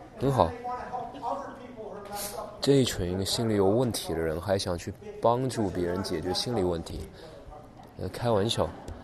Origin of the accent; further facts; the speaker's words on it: Chicago, Illinois, United States; 知道我在芝加哥长大的，芝加哥是一个非常腐败的地方。